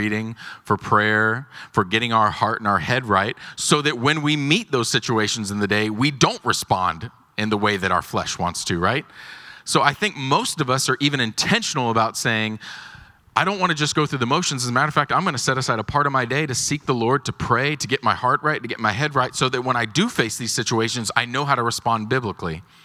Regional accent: Lubbock, Texas, United States; I'm like, I don't, you know, I'm from Lubbock. I'm like, there's no traffic in Lubbock.

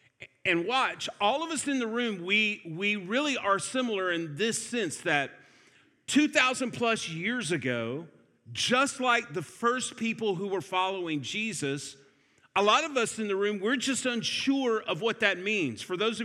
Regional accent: Atlanta, Georgia, United States; For those of you that don't know, I'm from Atlanta, Georgia, and we have this new thing called Waymo where I live.

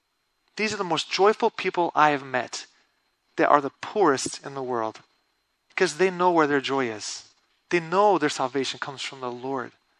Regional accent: Brazil; Because they obeyed, I grew up in Brazil. I learned the culture, the language. I look Brazilian to every Brazilian that I know. I'm fluent. I don't have an accent in Portuguese. I fit in Brazil.

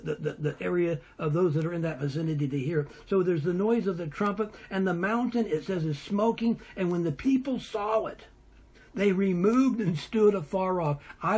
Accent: California, United States; I grew up in California, and Yosemite National Park

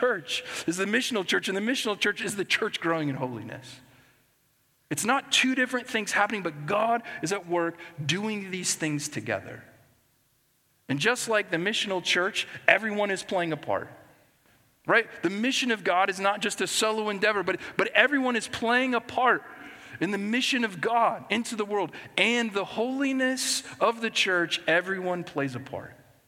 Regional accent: Midwest, United States; I grew up in the Midwest. I lived there for a long time, and our states were often referred to as flyover states.

